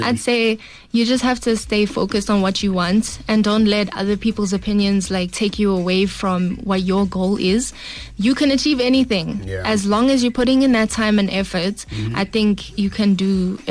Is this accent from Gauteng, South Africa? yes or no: yes; Johannesburg, Gauteng, South Africa; But yeah, I'm a trap queen. I'm from Joburg.